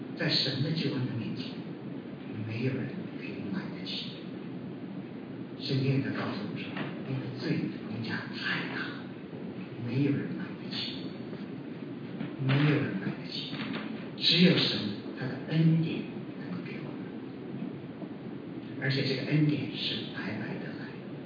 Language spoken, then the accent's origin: Chinese; China; 像我们中国人在信耶稣之前我们所受的传统或者是宗教的影响